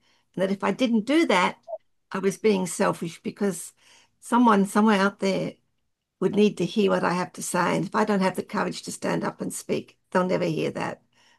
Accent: Queensland, Australia; I'm from Queensland, Australia, way down the bottom of the world.

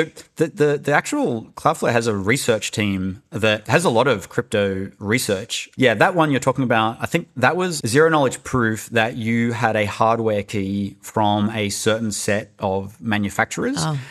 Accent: Australia; accent: Australian; I'm Australian, by the way, hence if anyone was wondering about the accent.

